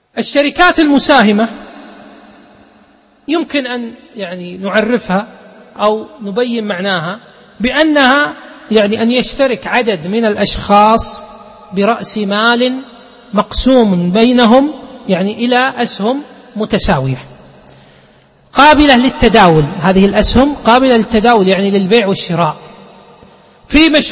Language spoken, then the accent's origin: Arabic; Kuwait; يمكن عندنا بالكويت 100 فلس، يمكن عندكم هنا بريال قطري تقريبا